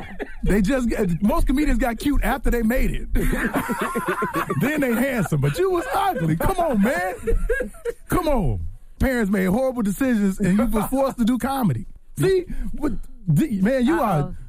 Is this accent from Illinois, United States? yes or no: yes; Chicago, Illinois, United States; now in Los Angeles, United States; I literally thought that was a disease when I see it because I'm from Chicago.